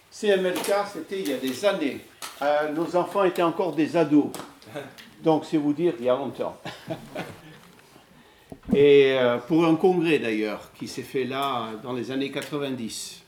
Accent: United States; French is a second language; Mon épouse, c'est une Américaine, moi je suis Américain, mais c'est une Américaine comme moi. On a un passeport bleu, mais on a vécu partout dans le monde. On vit jamais aux États-Unis.

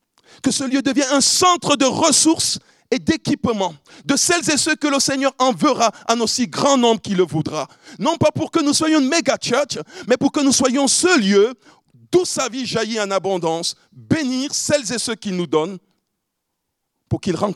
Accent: Cameroon; now in France; En ce qui me concerne, je suis originaire du Cameroun et je vis en France depuis 22 ans.

